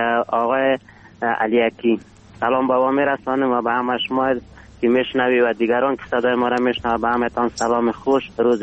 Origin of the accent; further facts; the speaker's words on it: Afghanistan; افغان هستم از غربم تماس گرفتم